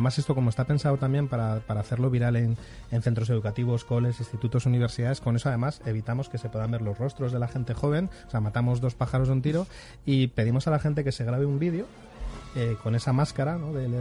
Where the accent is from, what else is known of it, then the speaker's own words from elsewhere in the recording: Zaragoza, Aragon, Spain; born there; Sí, nací en Zaragoza, en Aragón.